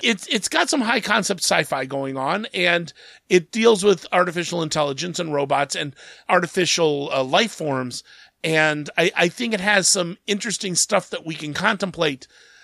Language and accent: English; Columbus, Ohio, United States; I'm from Ohio. I'm from Columbus, Ohio. I got family from Cleveland